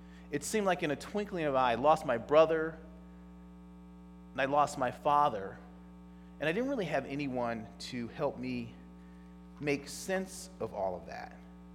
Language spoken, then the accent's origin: English; Toledo, Ohio, United States; I had a chance to go back to my hometown. I grew up in Toledo, Ohio, and I was there for my 30th high school reunion.